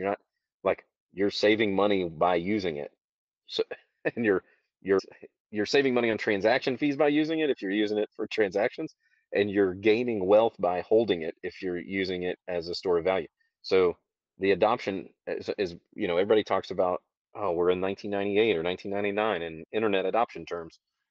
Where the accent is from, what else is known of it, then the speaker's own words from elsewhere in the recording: United States; Yeah, and I mean, I'm an American